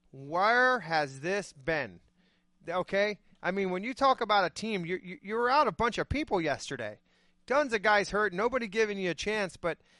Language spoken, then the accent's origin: English; Phoenix, Arizona, United States; I'm from Phoenix. You know that, right?